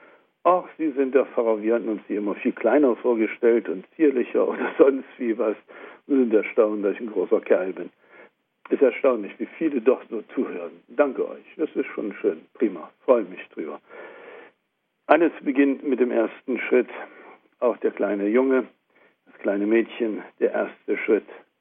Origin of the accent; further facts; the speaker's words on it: Thuringia, Germany; aus dem kleinen Eichsfeld. Das ist nur ein Landkreis, mehr nicht, das ist ein Stückchen von Thüringen. Ich bin also Eichsfelder, der in Thüringen wohnt, auch wenn ich jetzt zurzeit hier in Franken bin.